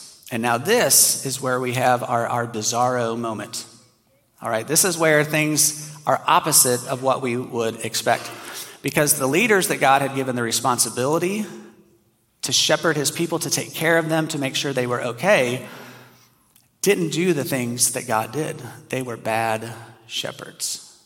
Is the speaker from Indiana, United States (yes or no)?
yes; Indiana, United States; Now, some of you may know, I grew up in Indiana, and so Chip, still an IU fan. But I also grew up, like, I look at myself and, like, I grew up in a suburban area, so I see myself more as a city kid